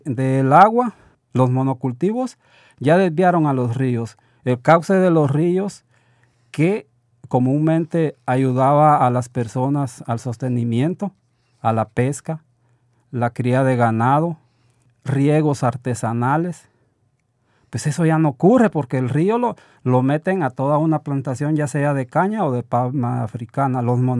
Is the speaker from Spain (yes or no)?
no; Guatemala; now in Canada; las quejas que nosotros como guatemaltecos, como centroamericanos, está ocurriendo en Guatemala.